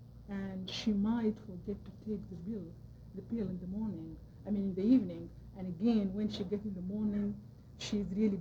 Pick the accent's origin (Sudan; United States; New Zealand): Sudan; And here I am from Sudan, Africa.